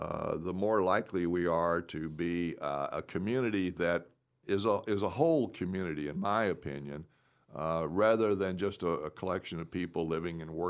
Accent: Columbia, Missouri, United States; I was born and raised in Columbia, and so I certainly have been aware of Sharp End.

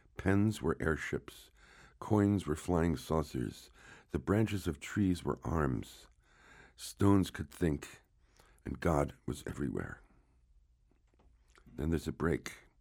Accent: Newark, New Jersey, United States; I'm from Newark, New Jersey

